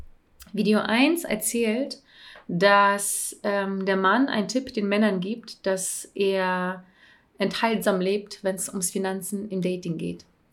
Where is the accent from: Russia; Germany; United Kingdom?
Russia; ich bin eine Russin.